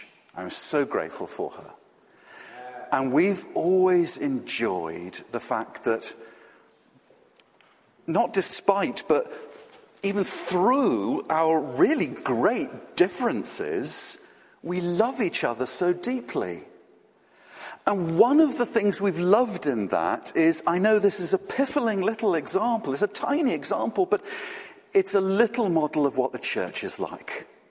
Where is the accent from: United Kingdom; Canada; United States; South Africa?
United Kingdom; England; I am quite English.